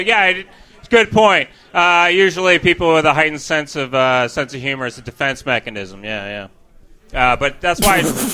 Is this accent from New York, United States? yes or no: yes; New York, United States; now in Washington, United States; New York.